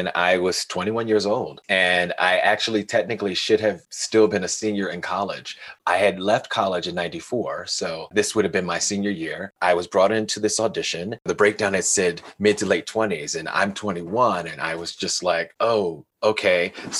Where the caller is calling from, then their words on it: Denver, Colorado, United States; I'm calling from Denver, Colorado.